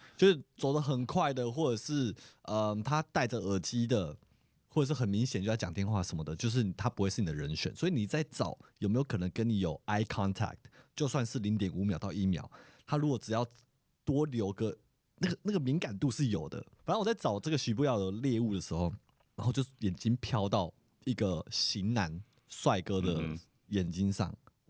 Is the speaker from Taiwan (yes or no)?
yes; Taiwan; 我们是台湾来的